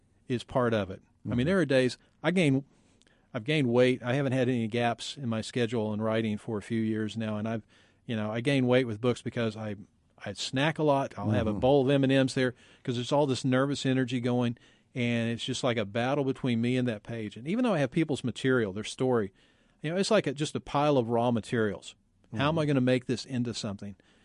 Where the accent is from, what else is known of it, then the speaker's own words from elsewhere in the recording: Oklahoma, United States; I grew up in Oklahoma where football is a religion